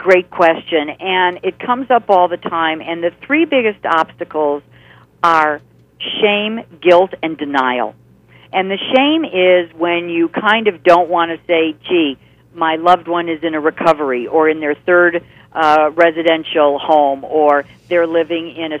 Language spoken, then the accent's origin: English; California, United States; I'm from California, you know